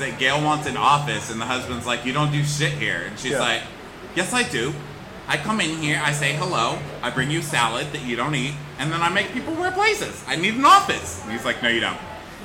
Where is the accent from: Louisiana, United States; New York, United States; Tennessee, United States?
New York, United States; Brooklyn; Yeah, Brooklyn.